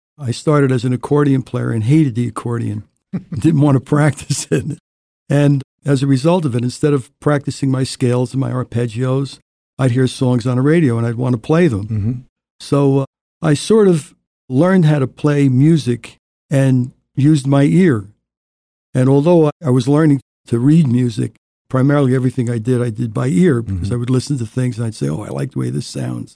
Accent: Newark, New Jersey, United States; Originally from Newark, New Jersey, and I grew up in an area called Down Neck.

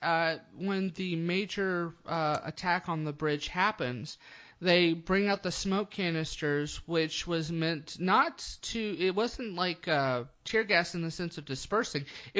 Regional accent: the South, United States; Okay, as the Southerner of the group, I've got to say something that's really impressive for me to say.

